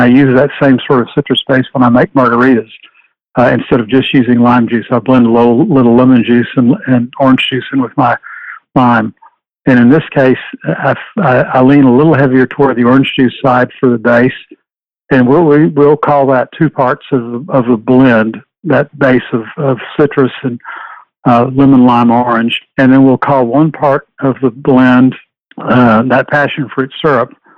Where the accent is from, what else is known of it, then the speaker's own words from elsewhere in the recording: Houston, Texas, United States; I'm a native Houstonian. Was born and raised in Houston, went to Sharpstown High School, went to the University of Houston.